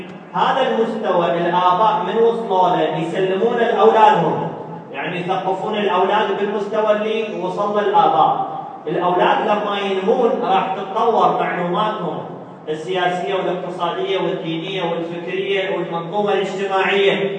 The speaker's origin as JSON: {"language": "Arabic", "town": "Nasiriyah", "region": "Dhi Qar", "country": "Iraq", "tie": "born or raised there", "said": "أنا هم نشئتي ولادتي بالناصرية بريف الشيوخ بالكامل."}